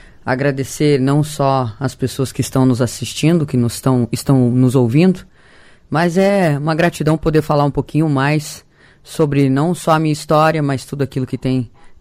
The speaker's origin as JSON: {"language": "Portuguese", "town": "Campo Mourão", "region": "Paraná", "country": "Brazil", "lives_now": "Cascavel, Brazil", "said": "É uma menina de família muito humilde, que vim de Campo Mourão. Estou aqui hoje em Cascavel há 8 anos que eu resido aqui."}